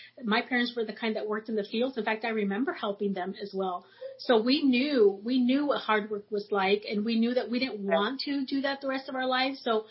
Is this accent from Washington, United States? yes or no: yes; Washington, United States; moved away as an adult; now in San Diego, United States; So, well, I grew up in Washington State. I probably spent, let's see, my first 25 years in Washington State.